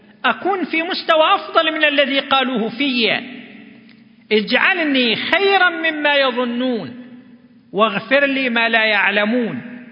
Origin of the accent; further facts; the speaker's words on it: Saudi Arabia; وفي بلادنا المملكة العربية السعودية هناك عدة جوائز عالمية.